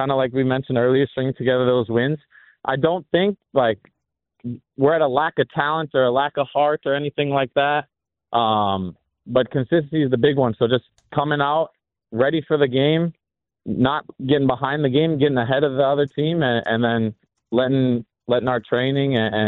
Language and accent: English; England, United Kingdom; Well, I'm English. My dad's English.